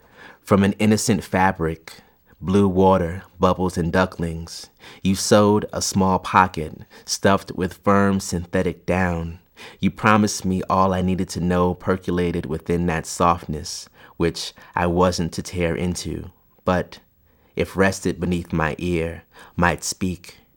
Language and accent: English; New Jersey, United States; Like I said, I'm from New Jersey, and there's the beginnings of gentrification in Newark, I guess, has started over the last couple of years.